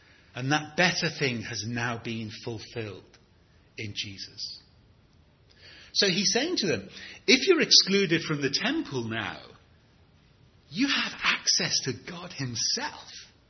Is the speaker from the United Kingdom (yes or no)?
yes; England, United Kingdom; English people tend to be fairly comfortable with their Englishness, as far as English people can be comfortable. We can tell all kinds of jokes about queuing and about the weather and about the England cricket team